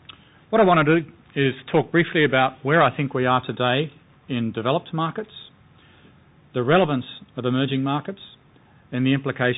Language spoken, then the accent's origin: English; Australia; now in United States; I'm an Australian based in America doing global equity.